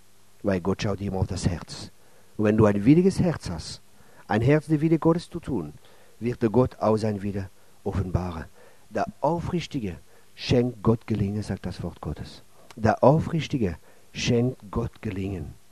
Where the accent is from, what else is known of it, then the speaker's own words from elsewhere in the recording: France; now in Germany; Man merkt in Deutschland, als Franzose merke ich das besonders, man ist sehr geengt.